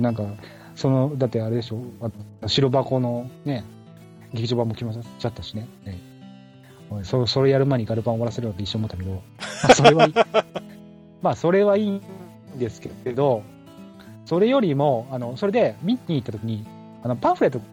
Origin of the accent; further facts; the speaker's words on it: Nagano, Japan; 隣の市の出身だからで地元だからっていうので、あと、まあ、長野県でいうとあとうちの地元しかやってないんですよ、